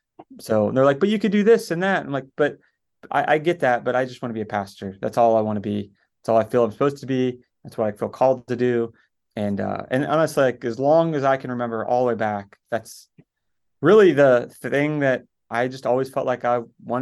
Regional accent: Latrobe, Pennsylvania, United States; also born or lived in Beaver County; So I was born in the Beaver County Medical Center, Beaver County, but really was raised in Westmoreland County. I lived in Latrobe from halfway through my kindergarten year to after I graduated high school.

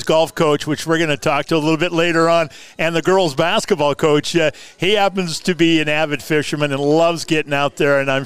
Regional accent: Wyoming, United States; I grew up in Wyoming.

